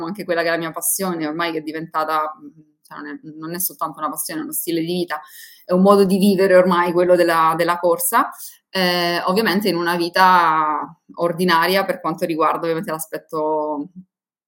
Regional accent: Palmi, Calabria, Italy; moved away as an adult; also born or lived in Umbria; now in Rome, Italy; io sono nata e cresciuta in Calabria, sono di Palmi, provincia di Reggio Calabria, e per studio mi sono trasferita subito, diciamo, a 18 anni, prima in Umbria, poi per lavoro a Roma, dove ancora oggi vivo.

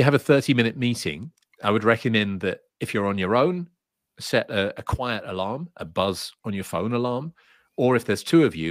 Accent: England, United Kingdom; And, you know, I'm like, terribly sorry, I'm English, you know, we don't quite do it like that.

